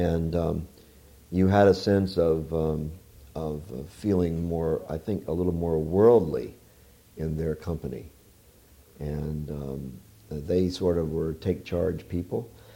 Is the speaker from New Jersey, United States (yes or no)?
yes; Haddonfield, New Jersey, United States; Well, I grew up in Haddonfield, New Jersey, and I had been editor of my school paper.